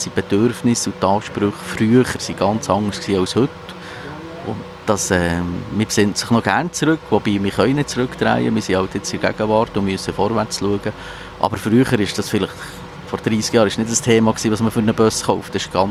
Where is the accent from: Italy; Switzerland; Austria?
Switzerland; Oberburg, Bern; also born or lived in Rüschegg / Rinkenberg; Also ich bin da von Rüschegg über Rinkenberg auf Oberburg gekommen. Ich bin die erste Klasse auf Oberburg gekommen.